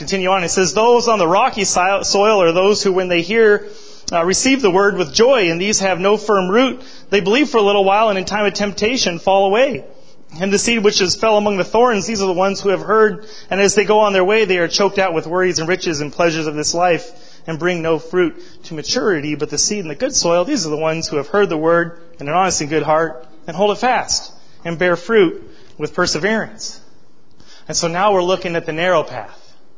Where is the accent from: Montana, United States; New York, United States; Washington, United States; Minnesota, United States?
Montana, United States; You see, I'm from Montana. I look at people when I pass them. I found out you don't do that, you know, in big cities